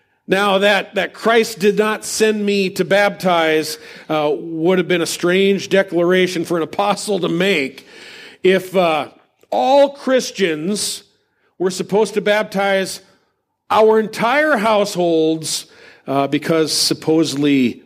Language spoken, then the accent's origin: English; Upper Midwest, United States; We were just good upper Midwest farmers who were taught error at our liberal church as we grew up on Sundays.